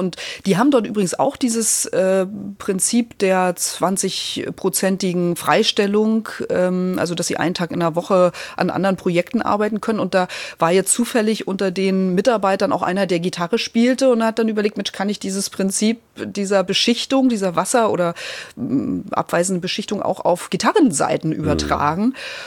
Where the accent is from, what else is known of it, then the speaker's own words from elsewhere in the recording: East Germany, Germany; ich bin ja in der DDR groß geworden.